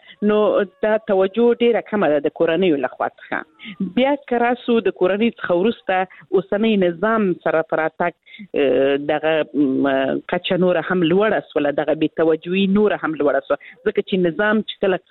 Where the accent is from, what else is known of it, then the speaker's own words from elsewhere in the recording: Helmand, Afghanistan; یعنې زه خپله د هلمند ولایت څخه یم